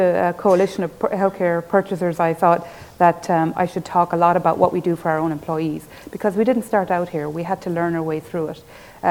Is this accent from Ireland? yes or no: yes; Ireland; I'm from Ireland originally, if you couldn't tell, I have a bit of an accent.